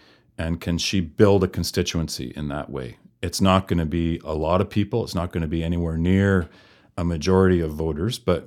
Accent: Canada; I said, well, I'm a journalist. I'm from Canada.

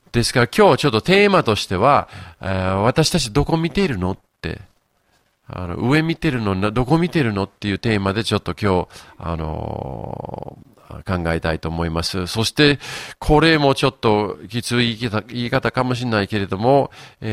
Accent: Yokohama, Kanagawa, Japan; 昨日、友達と一緒に横浜、行ったんです。そして、自分の実家どうなってるのかと見たり、そして友達と一緒に私の、中学校、高校、行って

